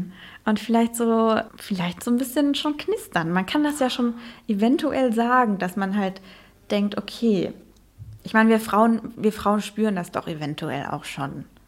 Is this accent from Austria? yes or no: no; Netherlands; now in Germany; mittlerweile vielleicht so ein bisschen Deutschland, weil ich halt auch da wohne. Aber ich bin aufgewachsen in Holland und ich bin in Holland zur Schule gegangen. Ich hatte nie richtig Deutschunterricht.